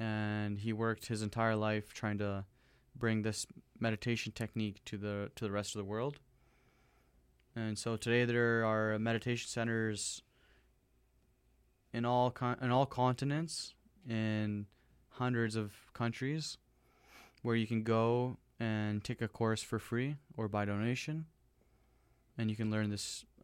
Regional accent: Surrey, British Columbia, Canada; when I was growing up in Surrey

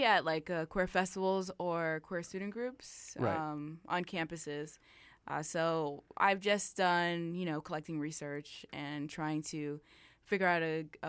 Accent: New York City, New York, United States; now in Albany, United States; And I'm from New York City and based in Albany.

